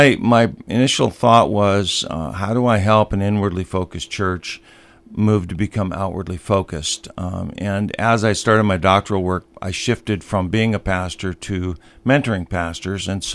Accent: Bemidji, Minnesota, United States; I grew up here in Bemidji.

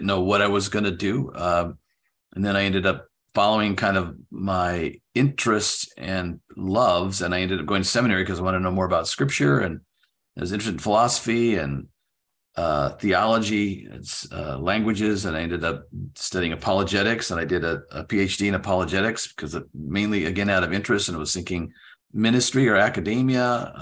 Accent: California, United States; born there; also born or lived in Asia; now in Pennsylvania, United States; I was born in California. I grew up in a military family, spent about 11 years overseas before I was 17 in Asia.

